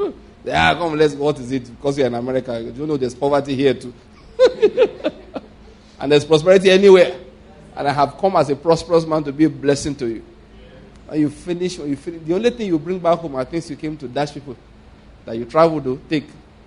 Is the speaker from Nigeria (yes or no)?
yes; Nigeria; I said, no, we came from Nigeria.